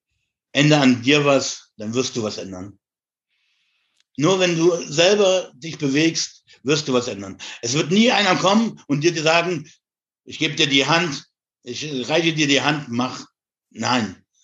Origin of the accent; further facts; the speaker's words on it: Saxony, Germany; Und ich bin ein gebürtiger Sachse.